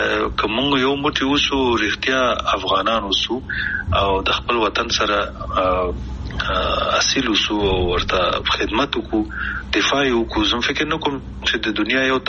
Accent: Afghanistan; موږ کوم افغانان یو چې خپلې خپې وهو کنه موږ کوم پښتانه او پتیالي او نومیالي یو

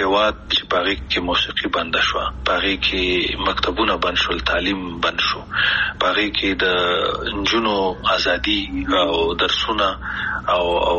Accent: Afghanistan; موږ کوم افغانان یو چې خپلې خپې وهو کنه موږ کوم پښتانه او پتیالي او نومیالي یو چې موږ خپلې خپې وهو

